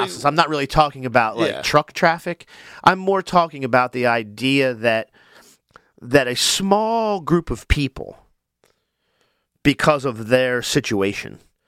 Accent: Delaware, United States; I grew up on Maryland Avenue, Boxwood Road, and in my neighborhood there were families whose parents, one or the other or both, worked at the GM plant in right outside of Newport there.

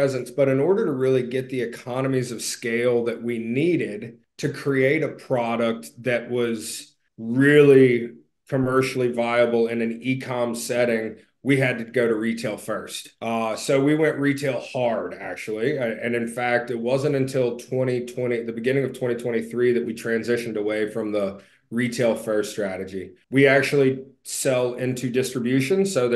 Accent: Birmingham, Alabama, United States; I'm from Birmingham, Alabama

